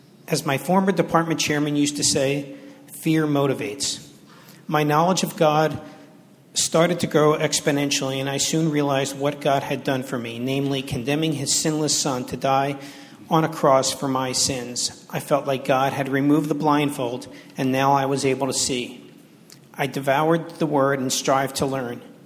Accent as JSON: {"language": "English", "town": "Philadelphia", "region": "Pennsylvania", "country": "United States", "tie": "born there", "said": "I was born in Philadelphia and raised as a Roman Catholic."}